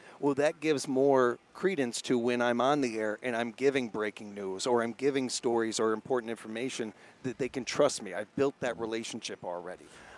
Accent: Illinois, United States; now in Wisconsin, United States; I am a Fib. I was born and raised in Illinois. Moved around a lot as a kid. I had 10 different addresses before I was 10

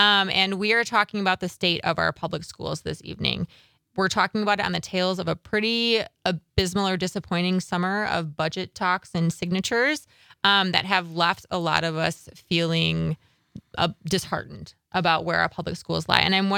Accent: Slinger, Wisconsin, United States; I grew up in Slinger down south a little bit.

